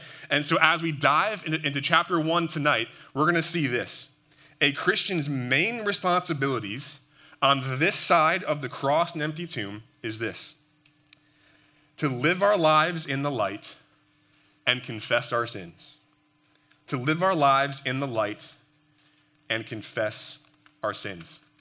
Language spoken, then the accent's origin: English; New Jersey, United States; I grew up in New Jersey. My dad is from New Hampshire, though, so he raised us to be all New England sports fans.